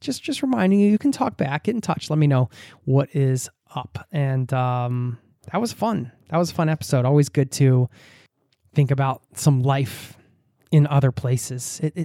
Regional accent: United States; now in Norway; And you can't get Cheez-Its here in Norway, like the legit Cheez-Its. Yeah, I'm not above some good old-fashioned American junk food, you know?

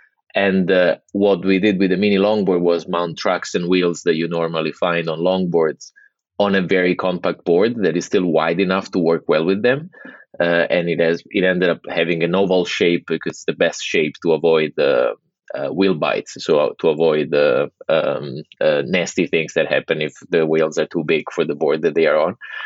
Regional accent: Rome, Lazio, Italy; I was born and raised there. I grew up in Rome. I went to school. All my old time friends are, you know, still based in Italy.

